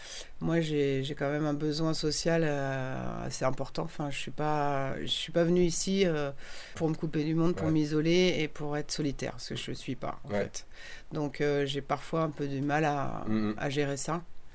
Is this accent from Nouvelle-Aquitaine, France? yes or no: no; Paris, Île-de-France, France; also born or lived in Senegal; now in Saint-Nazaire-le-Désert, France; moi je viens à la base de Paris, j'ai vécu au Sénégal aussi pendant plusieurs années, et j'avais quitté Paris parce que c'était... super bruyant, super dense.